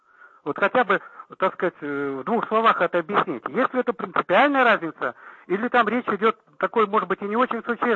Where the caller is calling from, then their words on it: Moscow, Russia; я звоню из Москвы.